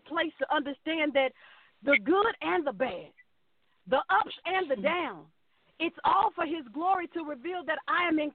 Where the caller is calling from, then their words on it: Houston, Texas, United States; I'm calling from Houston, Texas.